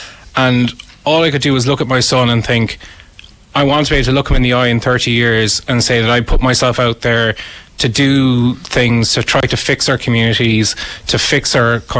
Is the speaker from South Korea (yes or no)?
no; Macroom, County Cork, Ireland; also born or lived in London; now in Galway, Ireland; I'm 39 years old. I'm originally from Cork. I grew up on a small farm just outside Macroom. I'm a migrant. I moved to London following the crash in 2008, and I came back to Ireland in 2019 and settled in Galway with my wife.